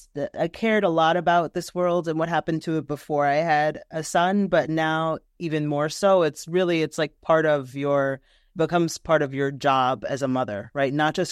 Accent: New York, United States; now in Seattle, United States; as a New Yorker who thought that New York was the center of the world, come to find out that there's so many cool things in Seattle.

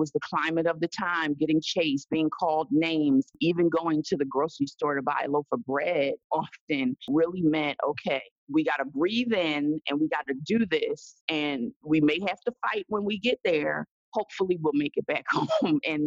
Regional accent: Philadelphia, Pennsylvania, United States; Like I said, I'm born and raised in Philly, but particularly South Philadelphia, which was a very interesting place to grow up in the 70s and 80s.

